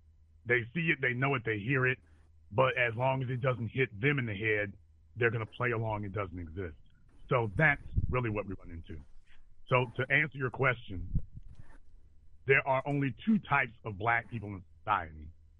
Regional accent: Louisiana, United States; Remember, I'm from Louisiana. I'm from the state where people forget this.

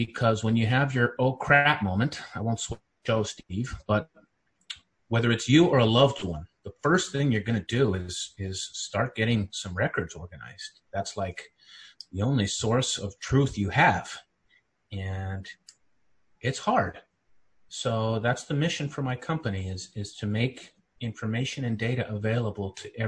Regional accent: Central Canada, Canada; now in United States; I'm originally from Central Canada and have always been in the technology field

